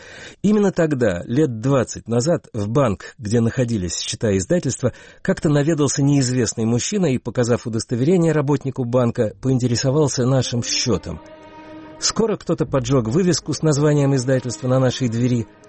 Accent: Russia; узнав, что я из России

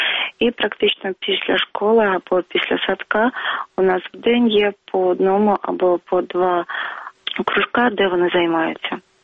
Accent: Zhytomyr, Zhytomyr Oblast, Ukraine; Також в Житомирі, звідки я родом

